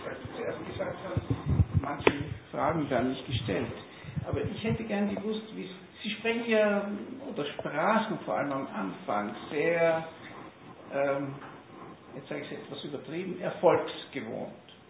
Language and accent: German; Berlin, Germany; wir kommen aus Berlin, wir kennen die Stadt